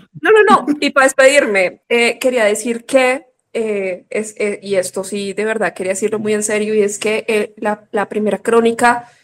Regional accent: Bogotá, Colombia; De Huala, Cundinamarca, 6 horitas de aquí. Pues yo soy bogotana, mi familia es de Huala, Cundinamarca.

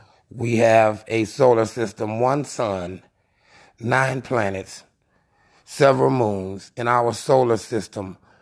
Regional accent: Detroit, Michigan, United States; also born or lived in Mobile, Alabama; I grew up in Detroit, Michigan. We went there to school.

